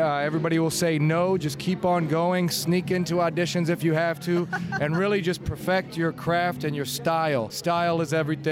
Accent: Cincinnati, Ohio, United States; and I'm from Cincinnati, Ohio.

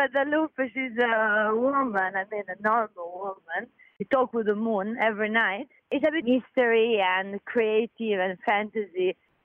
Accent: Italy; English is a second language; also born or lived in Albania; now in London, United Kingdom; I was born in Albania and I grew up in Italy.

